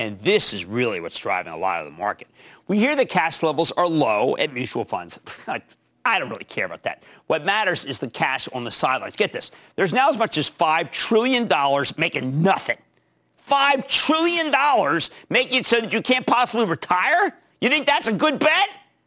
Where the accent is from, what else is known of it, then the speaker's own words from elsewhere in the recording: Philadelphia, Pennsylvania, United States; I know I'm the only person in America, because I'm from Philadelphia, I can say